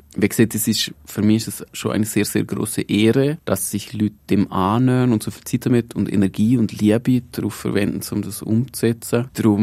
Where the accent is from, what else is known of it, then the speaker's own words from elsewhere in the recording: Liechtenstein; du schwätzt so komisch, von wo kommst du? Und dann habe ich gesagt, Liechtenstein.